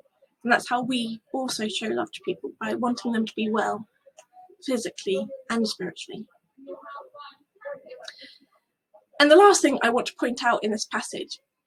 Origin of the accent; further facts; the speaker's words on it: London, United Kingdom; As a Londoner, I'm used to following the social convention that you sit in your seat, don't look at anyone else, and you keep yourself to yourself.